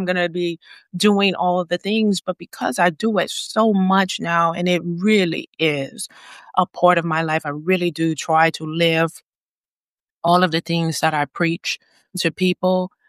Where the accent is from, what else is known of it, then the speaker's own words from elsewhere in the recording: New Orleans, Louisiana, United States; You know, I'm from New Orleans, so we don't always pronounce our words